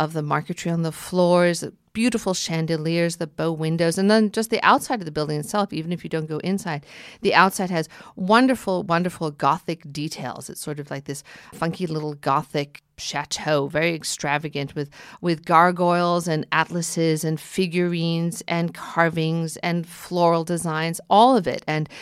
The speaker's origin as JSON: {"language": "English", "town": "New York City", "region": "New York", "country": "United States", "lives_now": "New Jersey, United States", "said": "yes, I do live in New Jersey, but I'm a New Yorker. I'm here basically every day."}